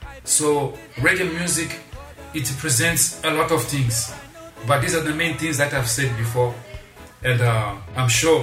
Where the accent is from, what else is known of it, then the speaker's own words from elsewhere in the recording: Zimbabwe; I come from Zimbabwe.